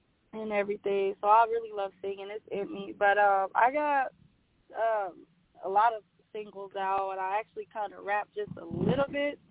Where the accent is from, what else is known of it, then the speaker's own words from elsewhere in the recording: Stockton, California, United States; I am a singer from Stockton, California.